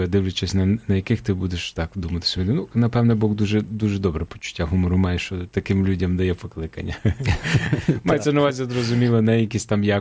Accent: Ternopil, Ternopil Oblast, Ukraine; born there; Я народився в Тернополі.

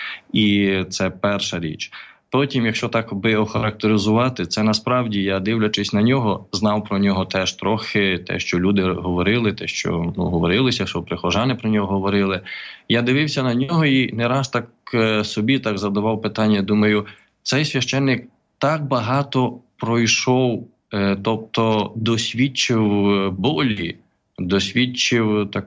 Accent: Derebchyn, Vinnytsia Oblast, Ukraine; Я сам походжу з села Деребчин Шародського району. Це, щоб так ближче, як ми говоримо про Мурафу Плаця Антонія, то це, власне, знаходиться кілометрів 14 від Мурафи.

